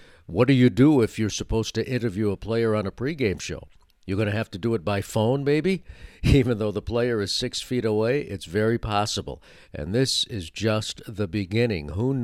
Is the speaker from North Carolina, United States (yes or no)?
no; Connecticut, United States; In my home state of Connecticut